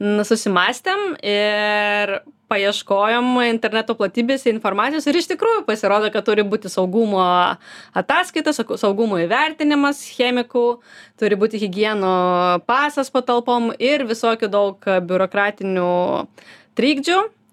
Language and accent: Lithuanian; Latvia; now in Vilnius, Lithuania; Taip, aš pati esu iš Latvijos ir atvažiavau į Vilnių dirbti čia finansų analitikę investiciniam fonde ir dirbau 5 metus.